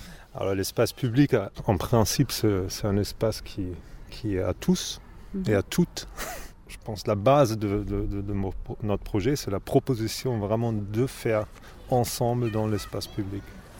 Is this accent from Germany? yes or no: yes; Berlin, Germany; French is a second language; Moi je suis allemand, je viens de Berlin.